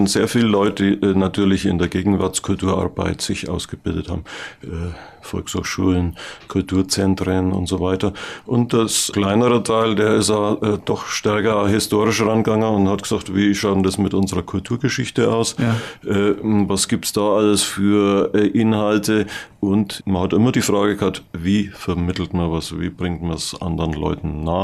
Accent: Bavaria, Germany; Ich bin erst Franke, dann bin ich Bayer und auf jeden Fall muss man sagen, Mensch, ich bin in Franken. Wir leben, also gerade im östlichen Oberfranken, wir haben noch Prag näher als noch München oder Berlin.

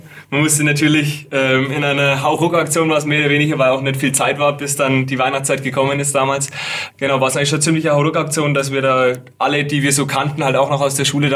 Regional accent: Neuenmarkt, Bavaria, Germany; ich komme aus Neuenmarkt und auch ich habe mein Abitur am MGF gemacht

